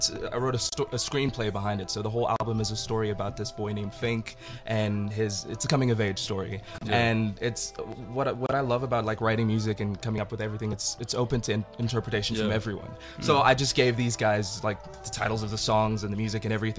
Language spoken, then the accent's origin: English; Botswana; also born or lived in Zambia; now in Johannesburg, South Africa; So I'm originally from Zambia, and I was raised in Botswana. So I moved to Joburg 2.5 years ago.